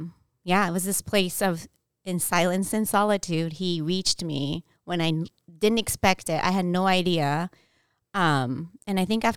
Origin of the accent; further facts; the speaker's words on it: Okinawa, Japan; So growing up in Okinawa, because Okinawa was such a big part of, the World War II, conflict.